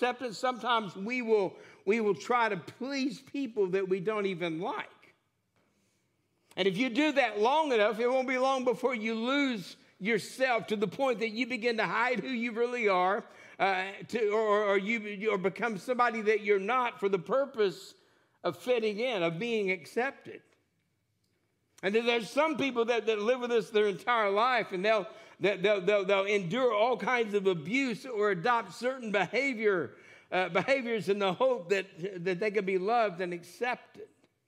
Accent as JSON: {"language": "English", "region": "Texas", "country": "United States", "tie": "born or raised there", "also_born_or_lived": "Corpus Christi / North Pole, Alaska / Washington State / Lake Jackson", "said": "I was born in Corpus. We moved to North Pole, Alaska, to Washington State, to all over East Texas. And by the time I was going into my ninth grade year, we moved to south of Houston, a place called Lake Jackson, Texas."}